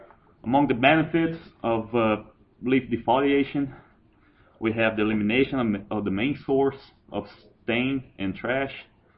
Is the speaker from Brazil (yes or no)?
yes; Brazil; English is a second language; now in United States; I'm originally from Brazil